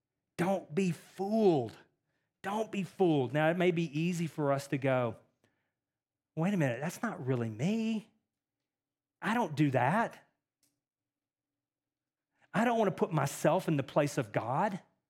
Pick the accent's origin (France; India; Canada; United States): United States; Texas; I am from Texas, so this gives me a little bit of a room here.